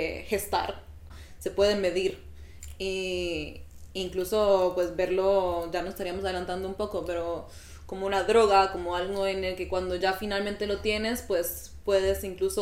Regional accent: Costa Rica; now in Madrid, Spain; Soy, bueno, originaria de Costa Rica, con familia italiana. Mi padre es italiano. Así que, bueno, culturalmente me he diversificado también aquí en España, porque llevo aquí en Madrid ya 8 años.

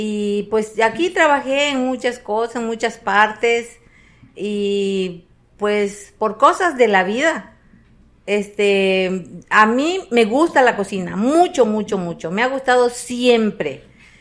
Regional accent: Tenosique, Tabasco, Mexico; La de Tabasco sí, porque pues ahí crecí, yo crecí en Tenosique, ahí nací y ahí terminé de crecer.

